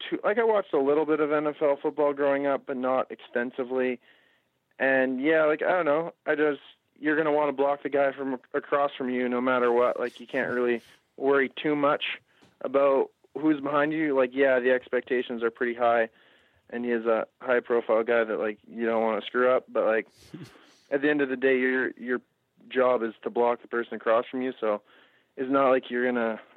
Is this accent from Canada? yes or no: yes; Winnipeg, Manitoba, Canada; So I got picked by the Winnipeg Blue Bombers, my hometown team, in the 8th pick.